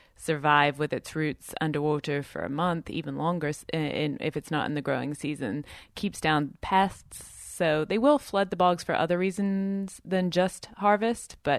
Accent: United Kingdom; I'm originally British

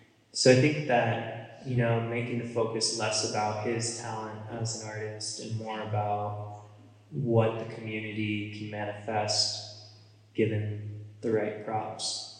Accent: Carbondale, Colorado, United States; I grew up in Carbondale with KDNK

